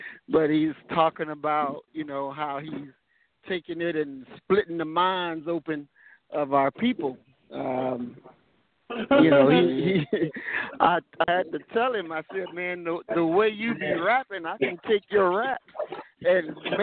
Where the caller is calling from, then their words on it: Nashville, Tennessee, United States; I'm calling from Nashville, Tennessee.